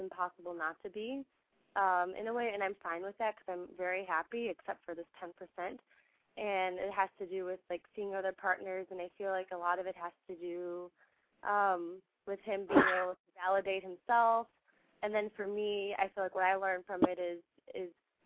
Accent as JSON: {"language": "English", "town": "Milwaukee", "region": "Wisconsin", "country": "United States", "tie": "born there", "said": "And I was born in Milwaukee, Wisconsin"}